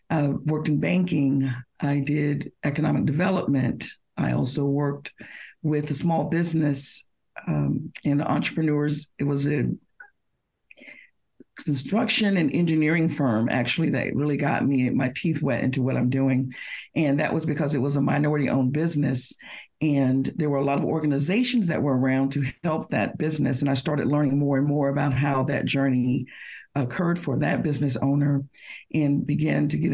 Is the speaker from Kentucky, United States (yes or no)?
no; Orlando, Florida, United States; I'm originally from Orlando, Florida, so I'm a long way from home.